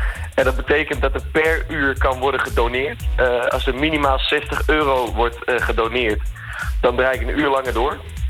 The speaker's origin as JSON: {"language": "Dutch", "town": "Apeldoorn", "region": "Gelderland", "country": "Netherlands", "said": "Ik kom uit Apeldoorn, dat is zeker waar, ja."}